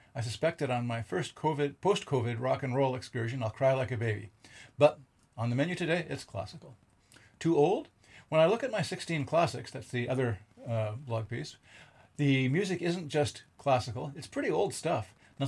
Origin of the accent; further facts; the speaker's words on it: Canada; And as a Canadian and Bach lover, I'm less a Glenn Gould fan